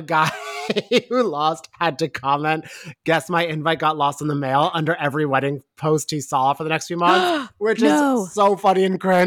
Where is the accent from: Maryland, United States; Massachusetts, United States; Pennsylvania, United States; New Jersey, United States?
New Jersey, United States; I mean, I'm from Jersey.